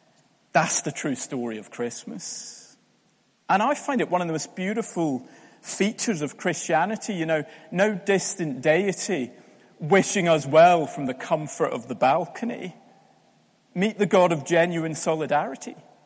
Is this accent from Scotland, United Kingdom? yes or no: yes; Scotland, United Kingdom; I'm not Scottish. And don't get me wrong, we can be lovely sometimes